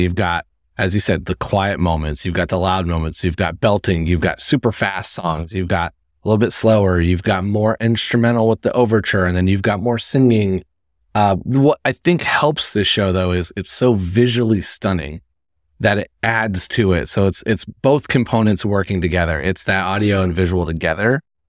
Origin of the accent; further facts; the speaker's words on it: Indiana, United States; growing up in Indiana, I've seen a lot of touring Broadway